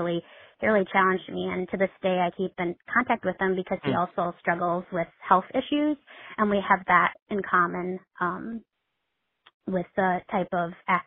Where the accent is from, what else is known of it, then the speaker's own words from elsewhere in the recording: Midwest, United States; their typical Midwest family. I'm from the Midwest.